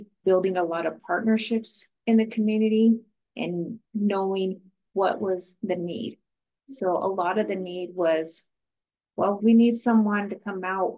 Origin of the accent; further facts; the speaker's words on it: Santa Fe, New Mexico, United States; so being from New Mexico, I am from Santa Fe